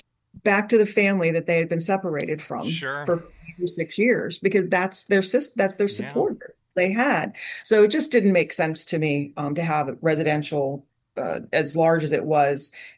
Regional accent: Pennsylvania, United States; I grew up in a rural area, Latrobe, between Latrobe and Crabtree. So it was very rural, which was a great childhood with all the woods and doing all those nature things.

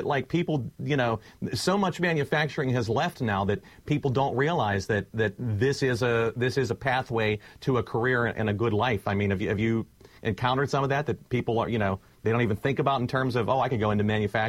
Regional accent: McKeesport, Pennsylvania, United States; also born or lived in Mon City; As I mentioned, I grew up in McKeesport. I lived in Mon City for a while.

